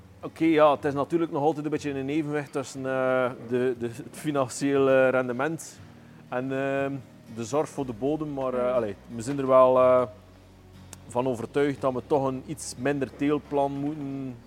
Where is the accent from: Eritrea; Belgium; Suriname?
Belgium; Ledegem, West Flanders; van Ledegem.